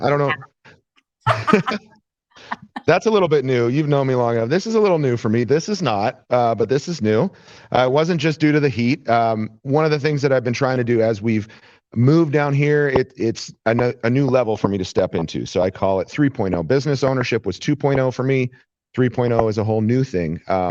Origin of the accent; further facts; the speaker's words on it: Canada; born there; also born or lived in United States; I was born in Canada, but I've spent my entire adult life in the United States. So we decided to move back to Canada to be close to some family